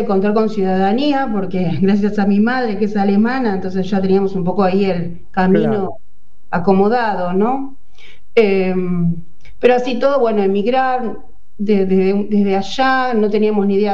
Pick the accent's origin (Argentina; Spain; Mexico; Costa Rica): Argentina; moved away; Nosotros, bueno, emigramos hace 7 años de Argentina y bueno, fue difícil como para cualquiera que se va de su país, ¿no?